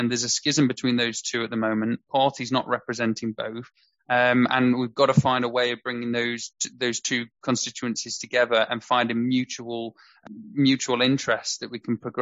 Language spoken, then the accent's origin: English; Mansfield, East Midlands, United Kingdom; I come from Mansfield, and I don't know the ins and outs of your background